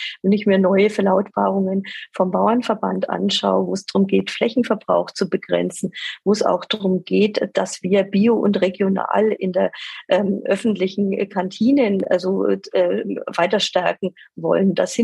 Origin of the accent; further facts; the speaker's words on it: Nuremberg, Bavaria, Germany; Und für mich als Nürnbergerin ist die Sache natürlich ganz klar.